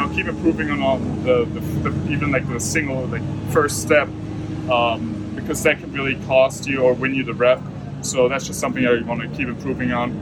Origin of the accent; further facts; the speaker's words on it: Austria; growing up in Austria, you're obviously interested in soccer